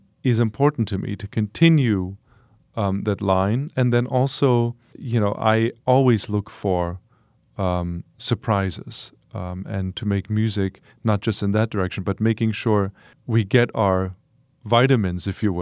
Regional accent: Leipzig, Saxony, Germany; this universality that I believe is this holds true to people in Milwaukee as it does for people in my hometown of Leipzig in Germany.

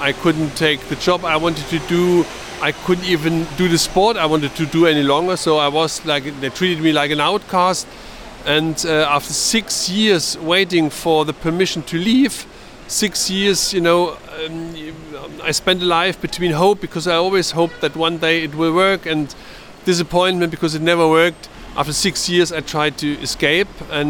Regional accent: East Germany, Germany; English is a second language; I grew up in East Germany in the communist dictatorship.

